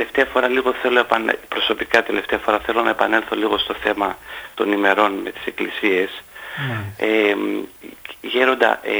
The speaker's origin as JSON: {"language": "Greek", "town": "Thessaloniki", "region": "Central Macedonia", "country": "Greece", "said": "είμαι από Θεσσαλονίκη"}